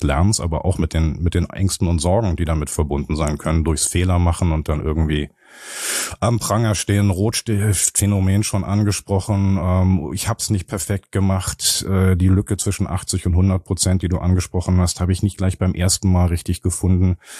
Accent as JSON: {"language": "German", "region": "Berlin", "country": "Germany", "said": "also in Berlin hier als Berliner"}